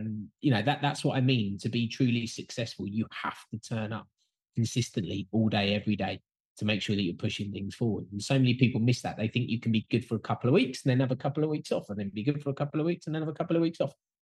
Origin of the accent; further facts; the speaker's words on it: London, United Kingdom; My family are from North London, which is just outside of the centre of London, and then we kind of moved to suburbia, which is around London.